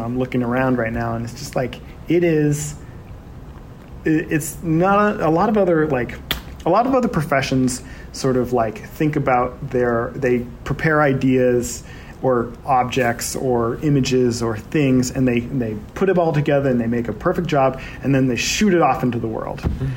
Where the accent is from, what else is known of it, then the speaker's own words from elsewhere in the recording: Seattle, Washington, United States; moved away as an adult; also born or lived in Oregon, United States; now in Portland, United States; Well, I was born in Oregon, but I'm really from Seattle. Oh. Yeah, that's where I really grew up. And so I moved here after college